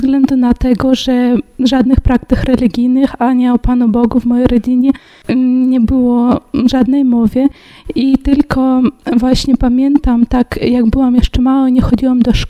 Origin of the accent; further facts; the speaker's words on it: Kazakhstan; Pochodzę z rodziny niewierzącej, wychowywałam się w Kazachstanie, tam spędziłam swoje dzieciństwo. Mając 14 lat otrzymałam chrzest święty i komunię świętą.